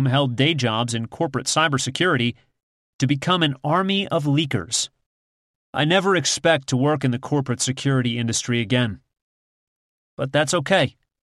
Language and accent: English; United States; And just in case you were wondering, I'm an American, born and raised, who's unhappy.